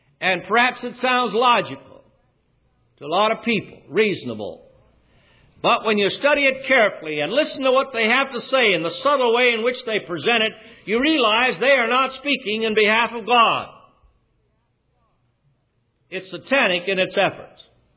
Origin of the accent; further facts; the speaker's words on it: United States; I'm glad I'm an American. I'm glad that our forefathers came to this country